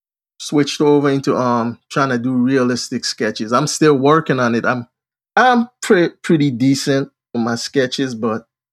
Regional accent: Virginia, United States; Back when I was when I was growing up in Virginia

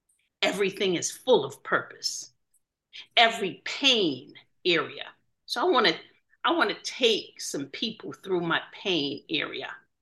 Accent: Jamaica; now in Connecticut, United States; from dirt floors, originally from Jamaica. Oh my goodness. And now I'm hailing from Connecticut.

